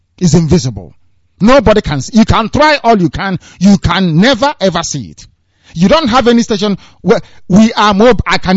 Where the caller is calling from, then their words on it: Biafra, Nigeria; I am speaking from Biafra land. This broadcast is coming from Biafra, not from outer space. I'm not in London. I'm not in Europe. I am in Biafra land.